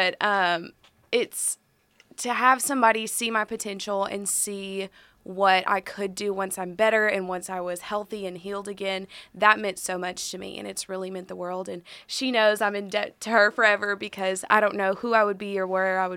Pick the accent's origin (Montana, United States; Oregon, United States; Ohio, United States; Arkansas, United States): Arkansas, United States; Stuttgart; You know, I'm from Stuttgart, Arkansas, so yes. I'm not from Jonesboro, you know. Go Ricebirds.